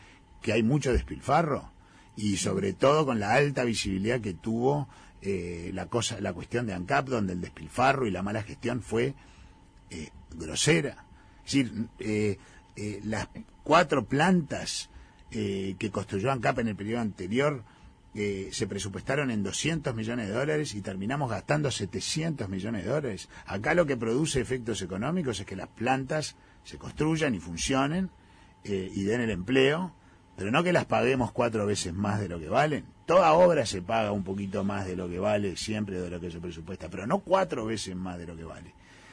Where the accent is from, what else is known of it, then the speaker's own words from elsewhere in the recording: Uruguay; somos los ciudadanos del Estado uruguayo los propietarios.